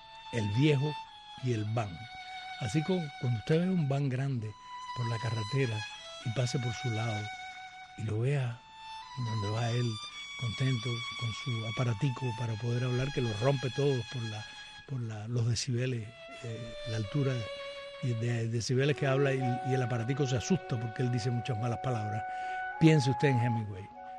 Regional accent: Cuba; soy una cubana para el bien y no para el mal

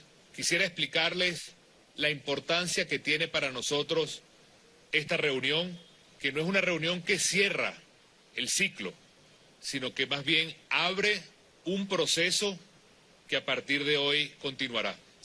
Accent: Venezuela; Para nosotros como venezolanos es enteramente satisfactorio

